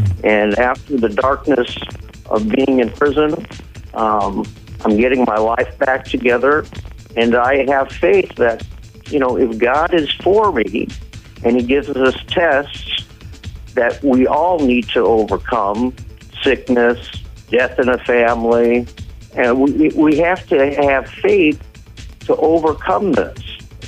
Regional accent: Newport Beach, California, United States; I was a child actor. I was growing up in Newport Beach.

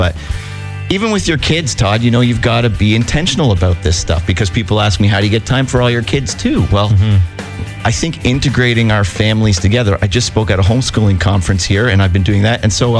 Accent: Bradford, Ontario, Canada; also born or lived in Barrie; now in Saskatchewan, Canada; I grew up in Bradford, and then I was we moved to Barrie in 2004

